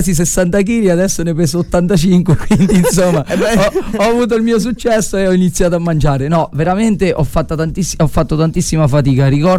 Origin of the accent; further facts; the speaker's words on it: Ferentino, Lazio, Italy; io vengo da Ferentino, insomma facevo 30 km andare, 30 km a tornare per arrivare a Colleferro